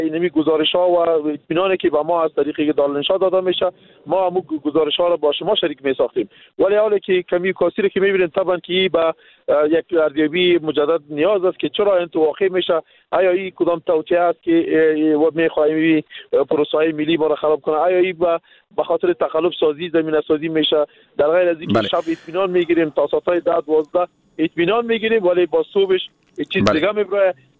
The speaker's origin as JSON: {"language": "Persian", "region": "Kabul", "country": "Afghanistan", "said": "من از کابل هستم."}